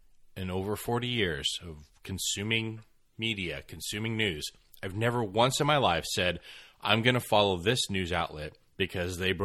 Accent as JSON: {"language": "English", "country": "United States", "said": "But I'm an American. Americans don't wait."}